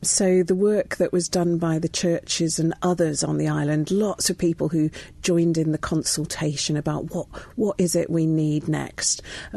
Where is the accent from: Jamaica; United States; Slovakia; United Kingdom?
United Kingdom; East Midlands; now in London, United Kingdom; My family come from Malaysia originally, but I grew up in Lincolnshire, which is where my father's family are from. And for the last 30 or so years, I've lived in London.